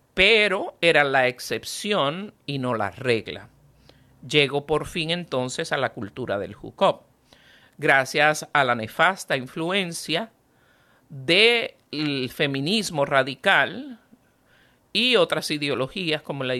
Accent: Puerto Rico; por lo menos yo soy nativa de Puerto Rico. En Puerto Rico, en mi época

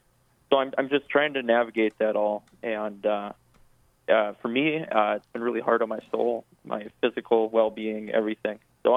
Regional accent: Duluth, Minnesota, United States; I'm from Duluth, Minnesota.

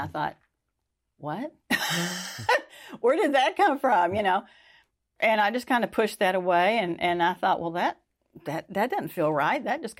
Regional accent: Arlington, Texas, United States; now in East Texas, United States; born and raised in Arlington, it was just growing by leaps and bounds, and we wanted our kids to be where it was safer, quieter. And so we came to East Texas.

